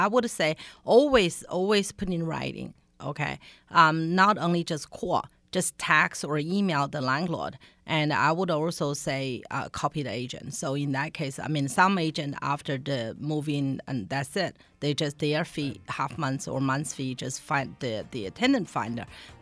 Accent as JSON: {"language": "English", "country": "China", "moved": "yes", "said": "Yeah. I come from China."}